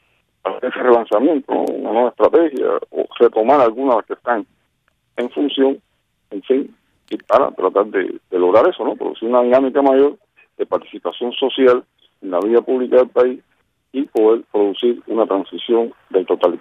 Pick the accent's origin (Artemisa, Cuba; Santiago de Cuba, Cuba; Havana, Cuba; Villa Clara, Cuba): Villa Clara, Cuba; Hoy vine yo solo, yo soy del interior, yo soy de Villa Clara.